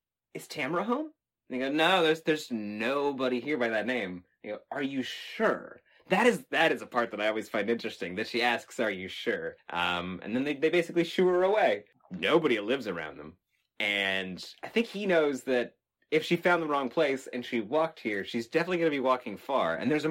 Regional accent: Texas, United States; And I remember growing up in Texas in an area where you could go outside in the middle of the night and scream, and nobody would hear it.

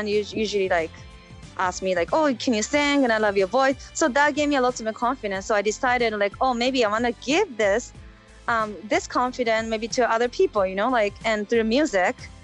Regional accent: Sapporo, Hokkaido, Japan; English is a second language; moved away as an adult; now in Vancouver, Canada; because I'm from Sapporo.

